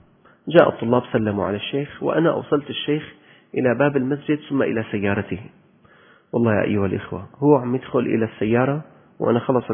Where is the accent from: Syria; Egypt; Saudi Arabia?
Syria; ليش البياعين عندنا بالشام كانوا كلما باعوك شيء